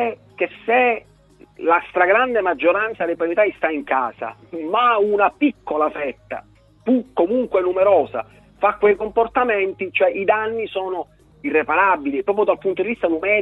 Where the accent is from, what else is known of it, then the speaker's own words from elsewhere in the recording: Palermo, Sicily, Italy; Io sono palermitano e quindi posso dirlo.